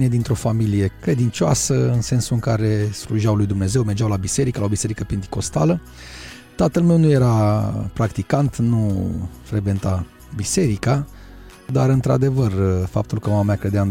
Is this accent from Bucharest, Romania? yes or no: yes; Bucharest, Romania; born there; Eu m-am născut în București în anul 1976, în luna iunie, într-o familie binecuvântată.